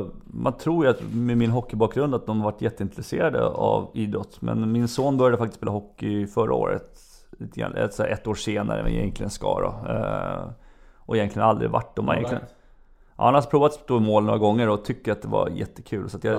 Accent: Viksjö, Stockholm County, Sweden; vi är båda uppvuxna i Viksjö

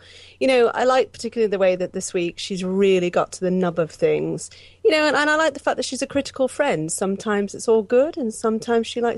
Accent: Pittsburgh, Pennsylvania, United States; I grew up in America, and I lived in I lived around America, but mostly for the bulk of my teenage years, I lived in Pittsburgh in Pennsylvania.

